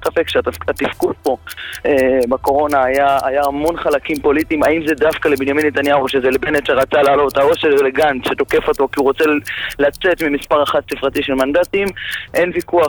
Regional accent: Petah Tikva, Central District, Israel; אני מפתח תקווה, אתה מכיר אותי

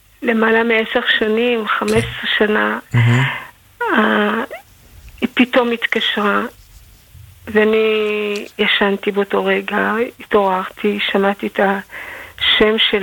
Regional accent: Jerusalem, Jerusalem District, Israel; אני ירושלמית

